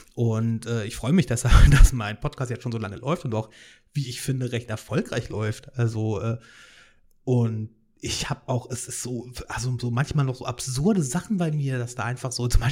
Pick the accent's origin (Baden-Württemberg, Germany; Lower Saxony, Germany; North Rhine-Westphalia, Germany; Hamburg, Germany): Lower Saxony, Germany; Hanover